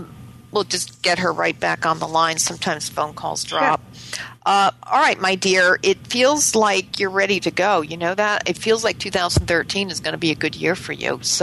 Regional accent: Massachusetts, United States; You know, I'm from Massachusetts.

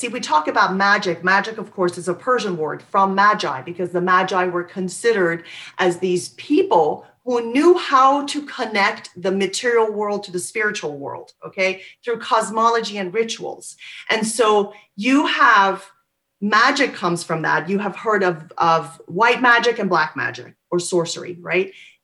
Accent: Missouri, United States; I grew up in Missouri.

